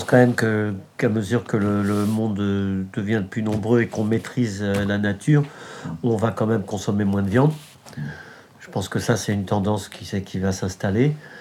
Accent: Île-de-France, France; moi, je viens de la Brie.

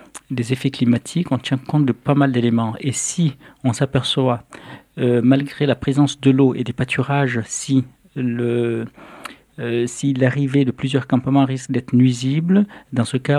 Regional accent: Agadez, Niger; Je suis né à Agadez, donc dans le désert nigérien. J'ai grandi là-bas, j'ai reçu une double éducation, l'éducation Touareg et l'éducation occidentale

